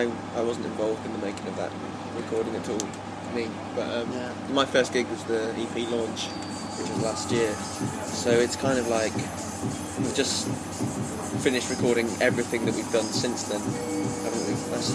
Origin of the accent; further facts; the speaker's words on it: Liverpool, North West England, United Kingdom; We're from Liverpool, so it's nice to come somewhere not too far away